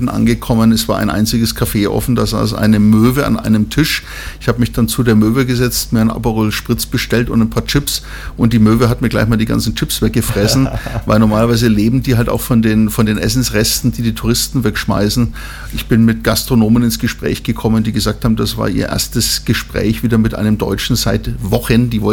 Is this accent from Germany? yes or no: yes; Germany; now in Vienna, Austria; Ja, ich bin aus Deutschland, aber mein Lebensmittelpunkt ist mittlerweile Österreich, ist Wien, okay. Und Graz, ja.